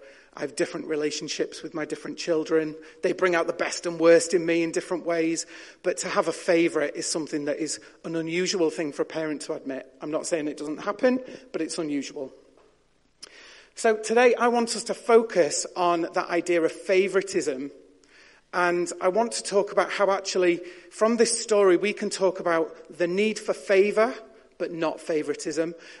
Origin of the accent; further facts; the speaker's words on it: Yorkshire and the Humber, United Kingdom; I'm one of six, and we grew up in Yorkshire